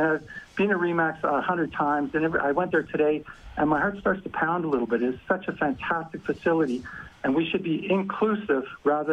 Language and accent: English; Canada; I'm not American. I'm Canadian, and I'm proudly Canadian.